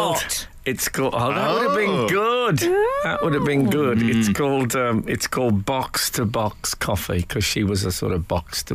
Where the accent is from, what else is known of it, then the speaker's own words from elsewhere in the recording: Leeds, Yorkshire and the Humber, United Kingdom; I mean, there was a slight element of I'm from Leeds, so I've never seen mango before.